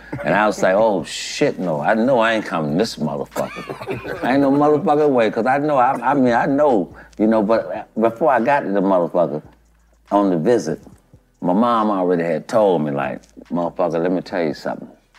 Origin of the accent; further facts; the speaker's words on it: Gainesville, Florida, United States; I'm born and raised out of Gainesville.